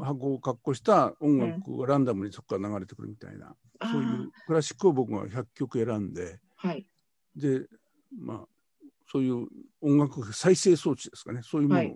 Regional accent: Yamanashi, Japan; 実は僕山梨の出身なんですけど

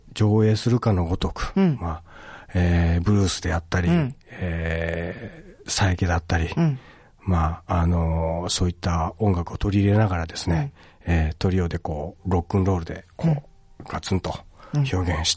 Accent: Tagawa, Fukuoka, Japan; 僕は、出身は福岡県の田川市っていうとこです

